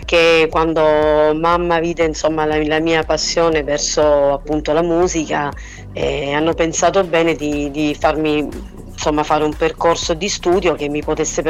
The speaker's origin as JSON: {"language": "Italian", "town": "Barcellona Pozzo di Gotto", "region": "Sicily", "country": "Italy", "tie": "born or raised there", "said": "quella appunto del mio paese di Barcellona, il mio paese di origine, dove tuttora insomma lavoro"}